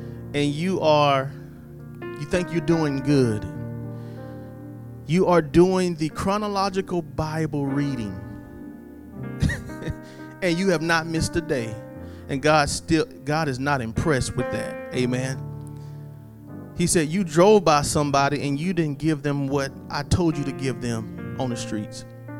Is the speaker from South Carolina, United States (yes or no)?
yes; Fairfax, South Carolina, United States; I'm from Fairfax, South Carolina.